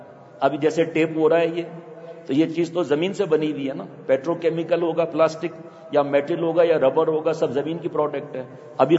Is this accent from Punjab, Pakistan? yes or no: no; Tharparkar, Sindh, Pakistan; ہم گاؤں کے رہنے والے ہیں, پاکستان میں گاؤں کے رہنے والے ہیں, رنگ کچھ کے رہنے والے ہیں, تھر پار کر کے.